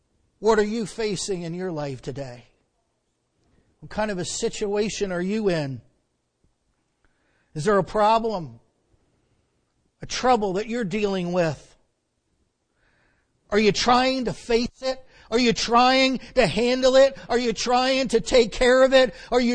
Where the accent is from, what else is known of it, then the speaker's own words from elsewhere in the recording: Bethlehem, Pennsylvania, United States; I'm from Bethlehem, Pennsylvania. Bethlehem is often called the Christmas City for obvious reasons.